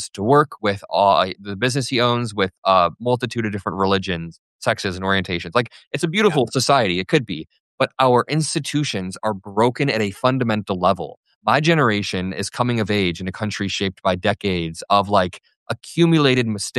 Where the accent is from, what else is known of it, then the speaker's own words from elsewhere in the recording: Valparaiso, Indiana, United States; People like, you know, the people in the community I grew up in back in Valparaiso.